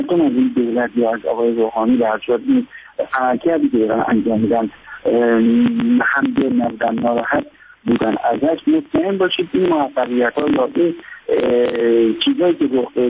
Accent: Iran; به عنوان یک ایرانی به عنوان یک مهندس ایرانی

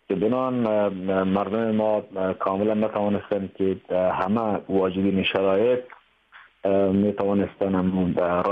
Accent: Afghanistan; ما کاملا من حیث یک افغانی وطنم است، ولو که ما در رأس باشم والی باشم نباشم، این وطنم است.

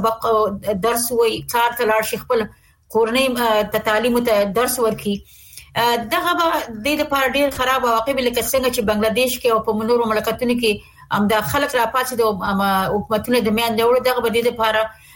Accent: Afghanistan; موږ خپل افغانان یو اسلامي جامع لرو،

